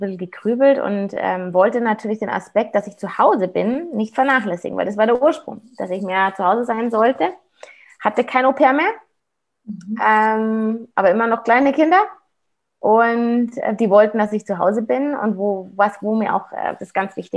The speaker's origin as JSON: {"language": "German", "town": "Munich", "region": "Bavaria", "country": "Germany", "said": "ich bin ja aus Aubing. Ich bin ja hier aus Münchner Westen. Ich kenne die Leute hier."}